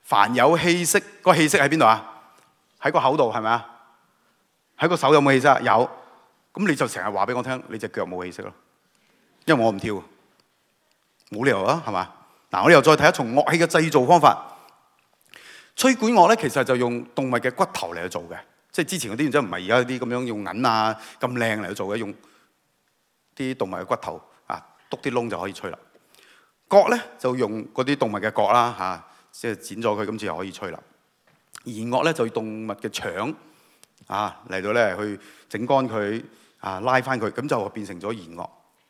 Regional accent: China; 这个我估系同我哋中国人乖乖地坐，即系嗰种文化咧。

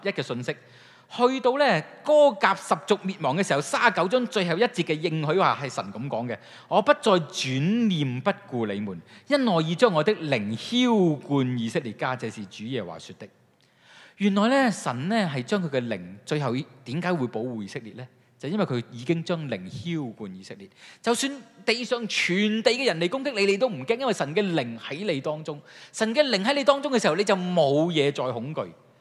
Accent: China; 我哋中國人有句説話話咩咧

